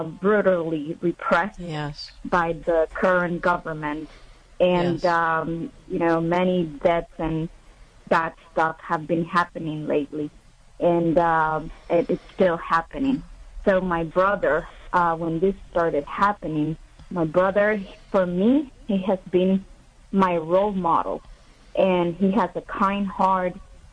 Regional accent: Nicaragua; I'm originally from Nicaragua

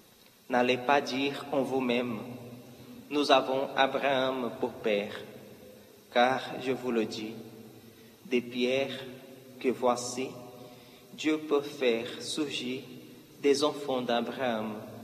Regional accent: Brazil; French is a second language; now in France; Je suis brésilien et je suis là depuis un an et demi. Et c'est pour cela que j'ai cette accent

